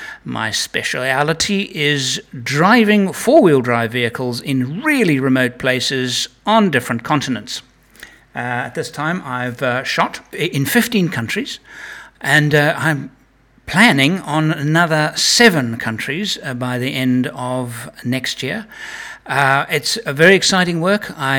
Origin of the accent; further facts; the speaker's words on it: England, United Kingdom; born there; moved away; also born or lived in Africa; I was born in England, spent 42 years in Africa in the film industry